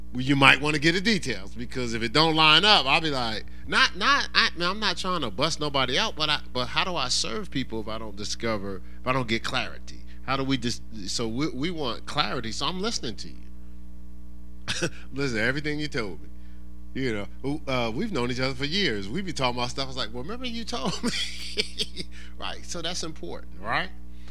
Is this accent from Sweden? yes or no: no; Newark, New Jersey, United States; I'm from Newark, New Jersey.